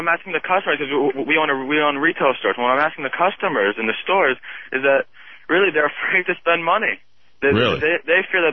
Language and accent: English; Israel; moved away; I came from Israel.